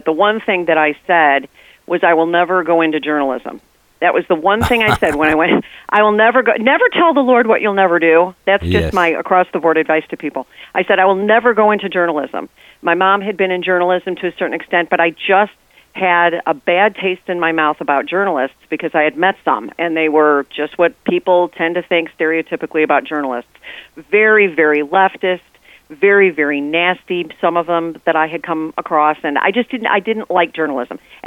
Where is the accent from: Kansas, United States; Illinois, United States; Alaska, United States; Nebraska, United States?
Illinois, United States; Chicago; and I grew up in the Chicago area.